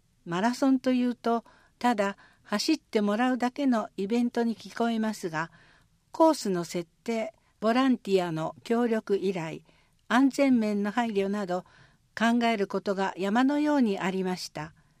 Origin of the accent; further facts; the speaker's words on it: Kyoto, Japan; 私は京都育ちで、寝屋川市には特に縁はなかったのですが